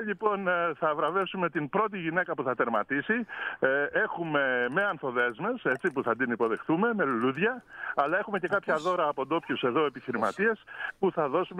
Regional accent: Orchomenos, Central Greece, Greece; Γίνονται συνέχεια εκδηλώσεις εδώ στον τόπο μου, στον ερχομενό

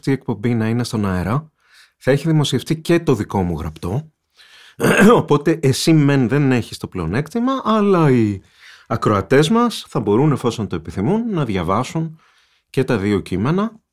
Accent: Mani, Peloponnese, Greece; είμαι κριτικός από τη Μάνη, ναι είμαι και τα δύο

